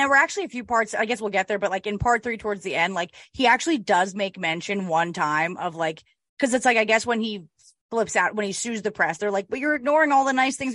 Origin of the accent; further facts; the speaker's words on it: Montclair, New Jersey, United States; Like, I'm from Montclair.